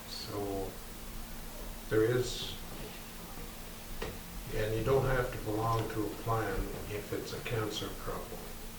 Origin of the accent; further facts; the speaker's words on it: United States; now in Canada; I'm an American citizen living in Canada.